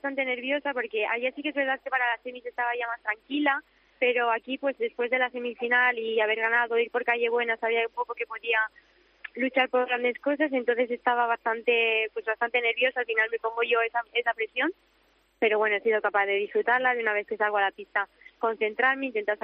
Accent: La Solana, Castilla-La Mancha, Spain; Pues sí, no sé, la verdad es que no tengo ni idea, pero a mí me gusta mucho mi pueblo, la torre de mi pueblo me encanta.

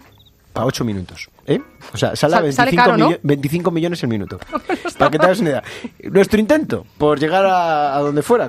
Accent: Santiago de Compostela, Galicia, Spain; Mi tierra, sí.

